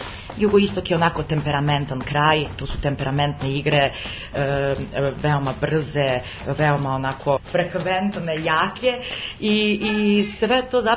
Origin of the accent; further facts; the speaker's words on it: Serbia; Kod nas u Srbiji je to nekako mahom više bilo da su igrali zajedno.